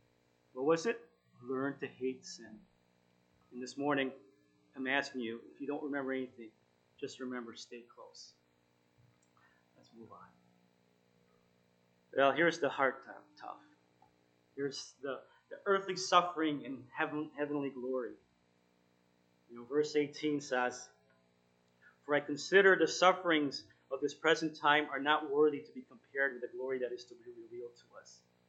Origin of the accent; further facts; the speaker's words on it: Toronto, Ontario, Canada; I grew up in Toronto, and they have the streetcar